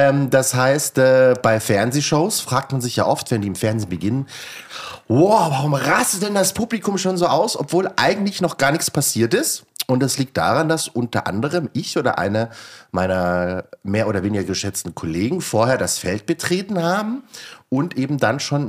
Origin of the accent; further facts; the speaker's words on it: Bavaria, Germany; Und liebe Grüße nach Inntal, da wo ich herkomme.